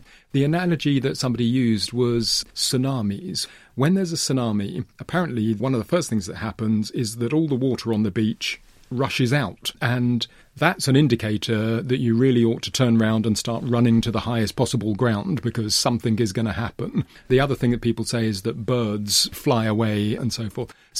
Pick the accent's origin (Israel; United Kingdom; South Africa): United Kingdom; England; also born or lived in Africa; So actually, I grew up partly in England, partly in different parts of Africa.